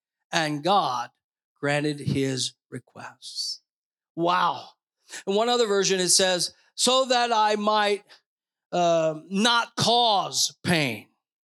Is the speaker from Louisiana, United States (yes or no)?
yes; Louisiana, United States; now in Missouri, United States; Now, we live in Missouri or Missouri, but we don't live in misery. And I'm from Louisiana.